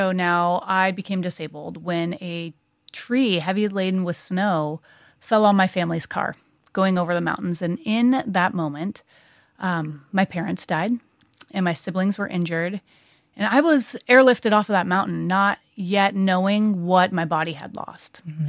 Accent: United States; accent: American; Can you hear my American accent?

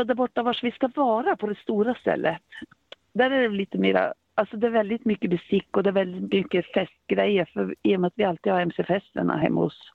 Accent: Gällivare, Norrbotten County, Sweden; now in Kungälv, Sweden; Ifrån Gällivare.

